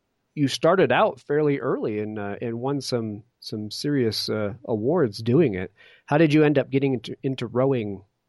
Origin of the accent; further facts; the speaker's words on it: Connecticut, United States; I grew up in Connecticut and would watch the local schools rowing on the Thames River down there.